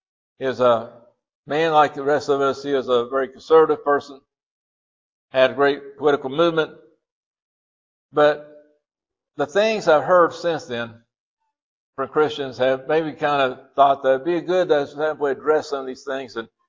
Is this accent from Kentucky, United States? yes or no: yes; Louisville, Kentucky, United States; I said, I grew up in West End of Louisville.